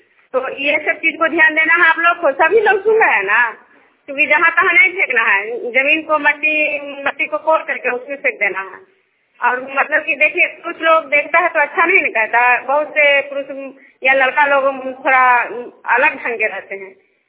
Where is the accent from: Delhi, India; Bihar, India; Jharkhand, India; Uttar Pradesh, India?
Bihar, India; Vishnupur